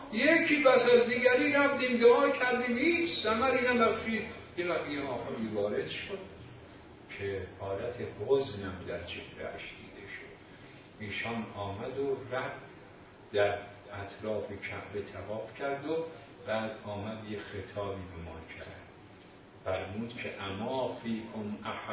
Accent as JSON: {"language": "Persian", "region": "Qom", "country": "Iran", "tie": "born or raised there", "said": "حالا منی هم که تو قم بزرگ شدم"}